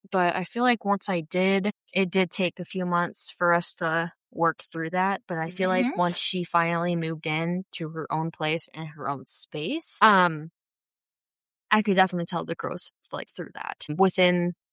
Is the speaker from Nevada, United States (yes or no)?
no; Sandpoint, Idaho, United States; growing up in Sandpoint, that was very, very hard for me.